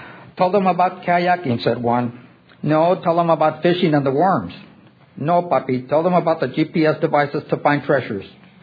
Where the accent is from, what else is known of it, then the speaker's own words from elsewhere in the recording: Austin, Texas, United States; I'm from Austin.